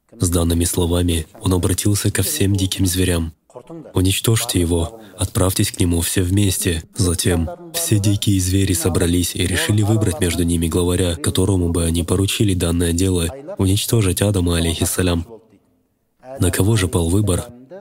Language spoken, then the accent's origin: Russian; Kazakhstan; Также и мы, казахи, иногда повторяем сказанное слово